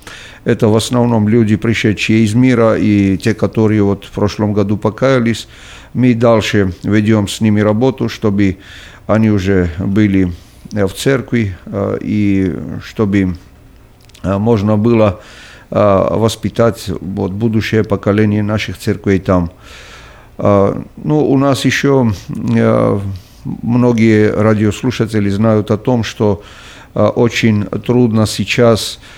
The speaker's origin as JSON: {"language": "Russian", "region": "Kakheti", "country": "Georgia", "tie": "born or raised there", "said": "Я родился в Грузии, в Восточной Грузии, Кахетии, и там же в 25 лет уверовал в Господа Иисуса Христа как своего личного спасителя."}